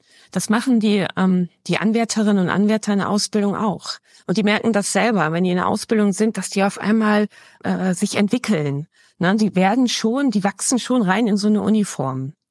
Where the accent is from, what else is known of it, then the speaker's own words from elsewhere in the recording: Diepholz, Lower Saxony, Germany; Ich komme aus Diepholz, das liegt zwischen Bremen und Osnabrück.